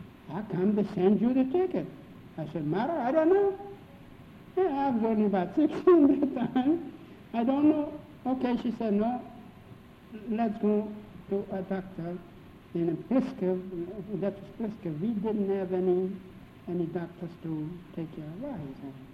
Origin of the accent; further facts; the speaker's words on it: Russia; now in Pittsburgh, United States; I came from Russia.